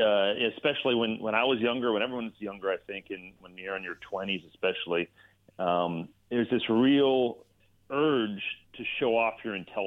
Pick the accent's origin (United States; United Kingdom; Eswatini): United States; California; who was my childhood hero because I grew up in the Bay Area